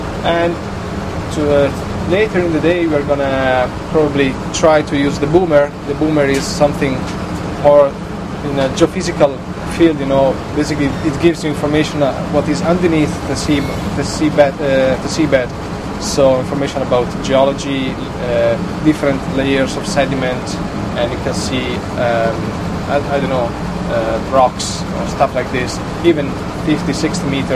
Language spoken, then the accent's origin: English; Italy; English is a second language; now in Ireland; I'm from Italy, and I was working as a hydrographer before.